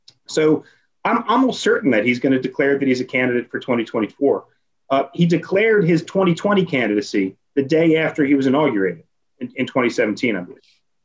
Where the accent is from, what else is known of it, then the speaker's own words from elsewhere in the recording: New York City, New York, United States; I grew up in New York City.